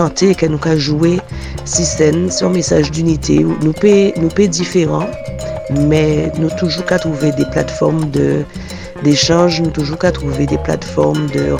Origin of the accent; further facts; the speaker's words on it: Guadeloupe; parce que en tant que Guadeloupéenne